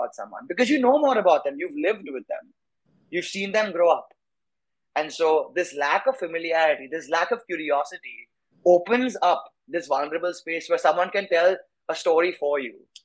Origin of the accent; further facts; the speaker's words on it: India; I grew up in India. I've spent all of my childhood there.